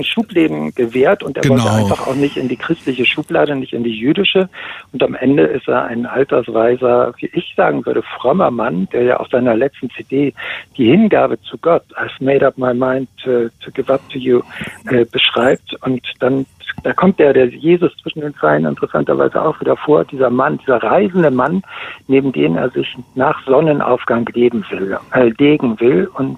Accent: Bremen, Germany; ich kam aus Bremen als Bremer Jung auf Klassenreise nach West-Berlin

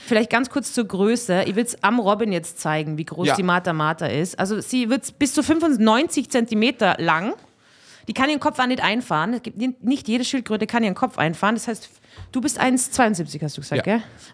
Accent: Austria; Ich bin aus Österreich

